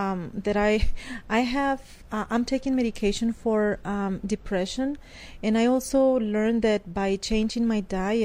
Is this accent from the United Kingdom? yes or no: no; Mexico; I am from Mexico.